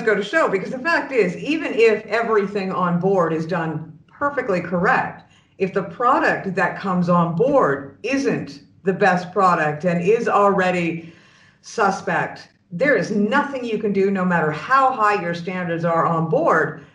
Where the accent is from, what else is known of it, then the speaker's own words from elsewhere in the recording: Canada; Well, I mean, to be honest with you, being Canadian, you know, any restaurant that you go into